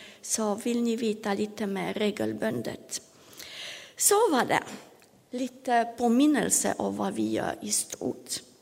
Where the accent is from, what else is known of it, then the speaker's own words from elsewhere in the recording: Switzerland; now in France; Jag kommer från Schweiz